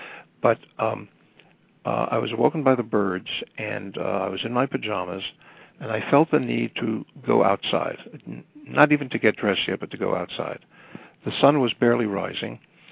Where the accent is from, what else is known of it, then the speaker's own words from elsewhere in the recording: New York City, New York, United States; now in Fort Lauderdale, United States; I live presently in Fort Lauderdale, Florida. I'm originally from New York City.